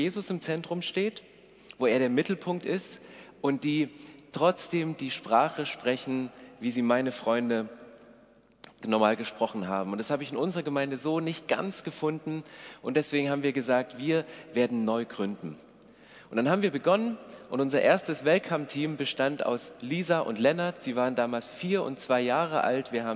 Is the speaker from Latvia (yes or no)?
no; Walddorf, Saxony, Germany; Ich komme nicht aus der Schweiz. Ich bin aufgewachsen in der Nähe von Hernhut. Das ist ein ganz kleines Dorf, Walddorf heißt das. Und in diesem Dorf leben 800 Einwohner und es werden immer weniger.